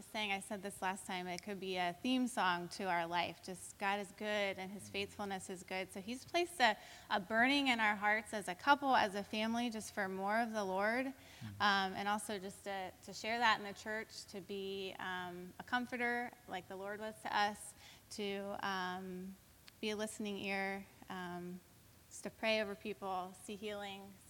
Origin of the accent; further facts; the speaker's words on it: Columbus, Ohio, United States; now in Cincinnati, United States; Okay, we grew up in the Columbus area. We met when I was 15, he was 17, went to a few proms together. We both wound up at Miami University and ultimately ended up in Cincinnati where we've put roots down.